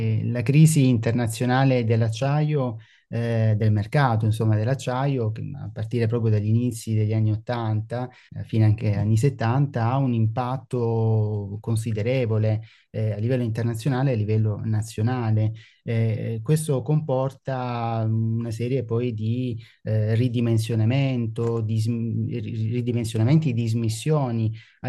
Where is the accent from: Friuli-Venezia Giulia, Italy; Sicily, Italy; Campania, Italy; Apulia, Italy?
Apulia, Italy; moved away as an adult; Puglia dopo molti anni passati fuori regione, ecco. E nasce con l'idea di riprendere un dialogo con la mia terra